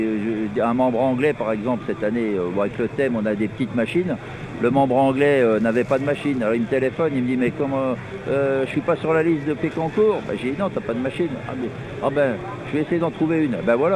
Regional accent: Besançon, Bourgogne-Franche-Comté, France; Ah bah moi, je viens de Besançon.

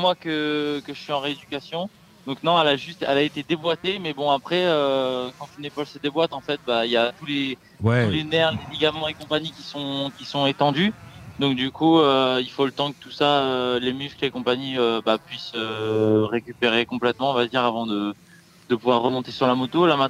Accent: France; born there; Je suis né en France et donc mes premières années de moto, je les ai faites en France

